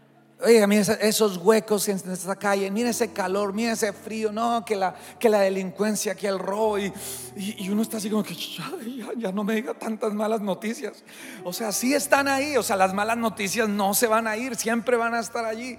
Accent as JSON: {"language": "Spanish", "region": "Bogotá", "country": "Colombia", "lives_now": "Houston, United States", "said": "Ahorita que está haciendo un calor sabroso aquí en Houston. Yo vengo del frío, yo vengo de Bogotá. Estoy nuevo aquí en la ciudad, ¿no?"}